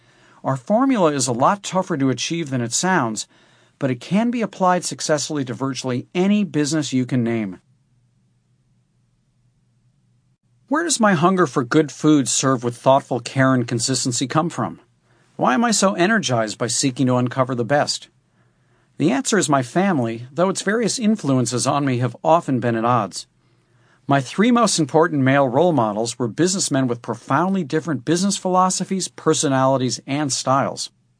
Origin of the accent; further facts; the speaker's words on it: St. Louis, Missouri, United States; Back in my hometown of St. Louis, I was no less curious about what people ate.